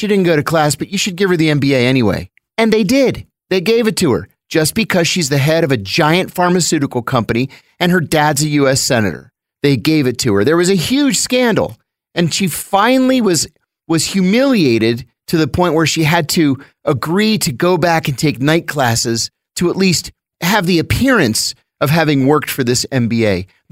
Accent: Pittsburgh, Pennsylvania, United States; I'm from the Western Pennsylvania, the Pittsburgh area.

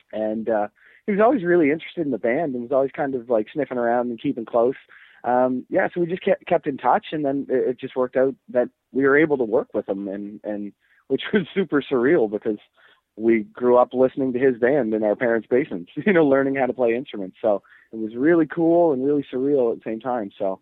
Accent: Stellarton, Nova Scotia, Canada; We're from Stellarton, Nova Scotia, so it's about an hour and a half outside of Halifax, like really small area, and just grew up playing in our parents' basements.

